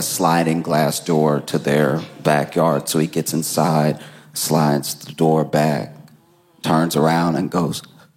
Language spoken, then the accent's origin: English; Louisiana, United States; I grew up in Louisiana. I grew up around a lot of, like, Cajun food, a lot of, like, you know, like, jambalaya, gumbo-type stuff, but I had never had this.